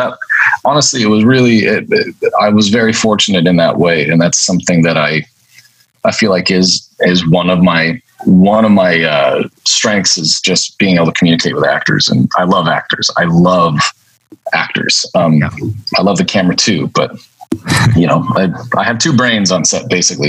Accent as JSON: {"language": "English", "town": "San Diego", "region": "California", "country": "United States", "tie": "born or raised there", "said": "I grew up in San Diego and, came from a family of artists."}